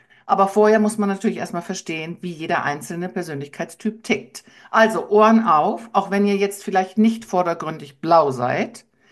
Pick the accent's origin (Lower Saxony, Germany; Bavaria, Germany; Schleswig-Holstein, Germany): Lower Saxony, Germany; eigentlich mit Holland im Herzen aufgewachsen, weil ich komme ursprünglich aus Ostfriesland und auf der anderen, Entschuldigung, auf der anderen Seite war immer Groningen, also Holland gehört in mein Leben.